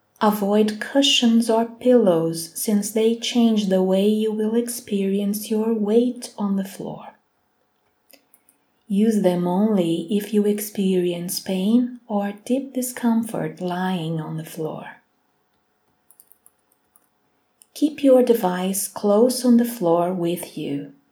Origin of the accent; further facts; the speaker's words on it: Brazil; English is a second language; I am from Brazil, and I work with somatic guidelines for improvisation.